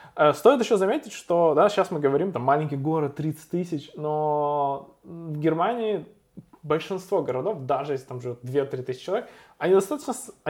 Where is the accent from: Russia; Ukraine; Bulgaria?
Ukraine; Odesa, Odesa Oblast; now in Germany; изначально я попал, ну, то есть в Кёльн, да, я родом сам из Одессы